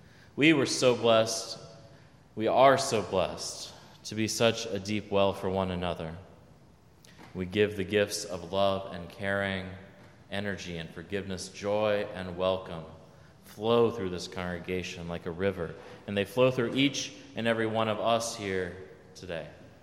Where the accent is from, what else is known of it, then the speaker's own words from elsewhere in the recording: Texas, United States; I grew up in Texas. I'm used to droughts.